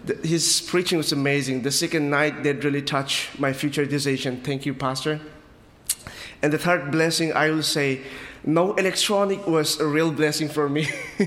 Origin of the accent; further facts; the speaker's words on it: Myanmar; English is a second language; I am from Myanmar, which is the future greatest country.